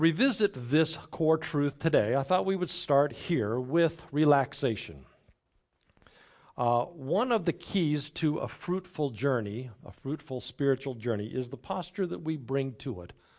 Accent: United States; But I also grew up as an American. And we Americans, we have a way about us.

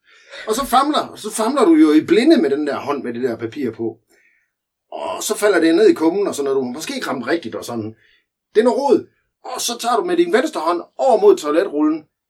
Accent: Skive, Central Denmark Region, Denmark; jeg er oppe fra Skive

